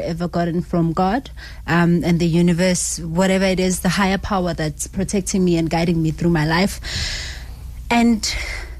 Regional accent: Alexandra, Gauteng, South Africa; Yes, born and raised in Alex.

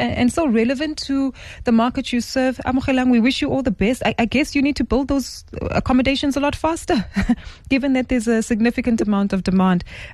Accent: South Africa; Oh, that's music to my ears as a South African investor.

